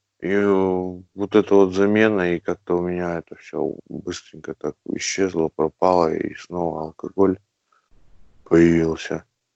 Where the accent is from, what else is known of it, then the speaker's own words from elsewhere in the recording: Pestovo, Novgorod Oblast, Russia; now in Veliky Novgorod, Russia; я решил остаться здесь, в Новгороде, обратно не ехать, ну, туда, откуда я родом, из Пестова. Ну, по причине, что, ну, это периферия